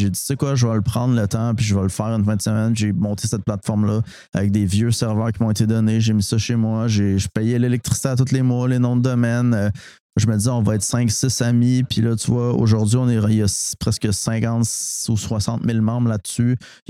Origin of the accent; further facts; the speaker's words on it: Montréal-Est, Quebec, Canada; j'ai grandi à Montréal-Est dans un milieu pas nécessairement. C'est très, très, très fortuné. J'ai grandi avec les gens dans la rue.